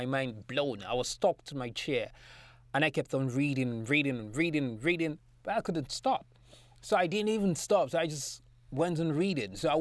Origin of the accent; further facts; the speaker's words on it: Lagos, Nigeria; I'm a Nigerian living in Nigeria, living in Lagos.